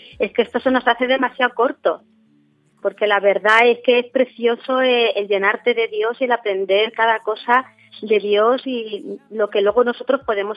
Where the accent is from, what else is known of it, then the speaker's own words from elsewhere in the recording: Miguelturra, Castilla-La Mancha, Spain; Lo que pasa es que yo, como soy de Miguel Turra